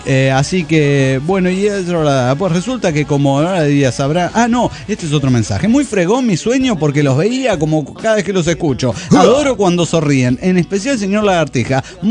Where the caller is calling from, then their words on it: Morón, Buenos Aires Province, Argentina; de Morón, Argentina.